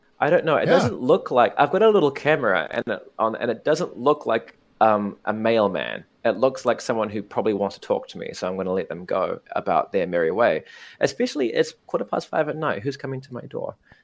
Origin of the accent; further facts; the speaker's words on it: Wellington, New Zealand; You may remember that my hometown Wellington has Mittens the cat.